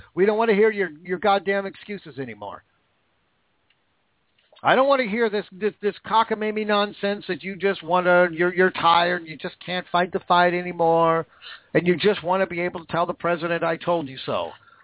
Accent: Washington, United States; David Reichert, my home state of Washington, fired.

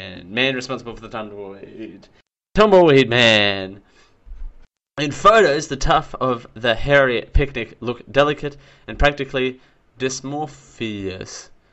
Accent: Dalby, Queensland, Australia; born or raised there

